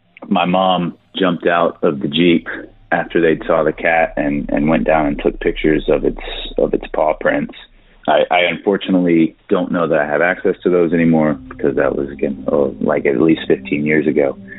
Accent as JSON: {"language": "English", "region": "Texas", "country": "United States", "said": "and we're all from East Texas."}